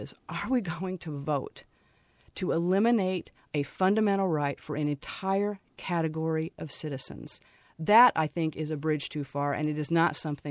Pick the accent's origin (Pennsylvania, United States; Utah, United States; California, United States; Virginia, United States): Utah, United States; And I grew up Mormon in Utah. I have lots of family living back in Utah who are devout Mormons.